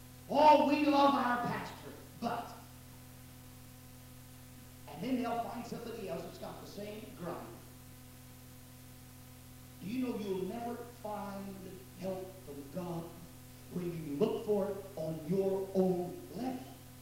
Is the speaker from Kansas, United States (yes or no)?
yes; Arkansas City, Kansas, United States; on the streets of my hometown in Arkansas City, Kansas, up near Wichita